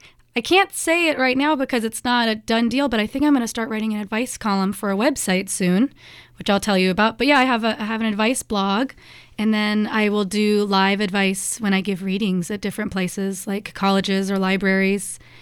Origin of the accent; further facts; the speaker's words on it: Kansas, United States; moved away; I think I came here this way from Kansas.